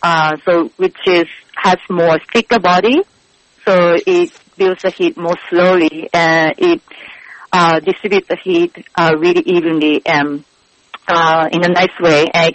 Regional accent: Japan; So growing up in Japan, you don't even think about it.

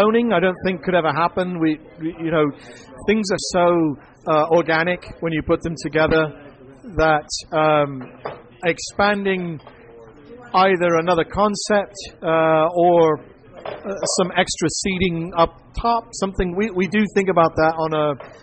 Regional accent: California, United States; And I had actually seen it, because I came from California.

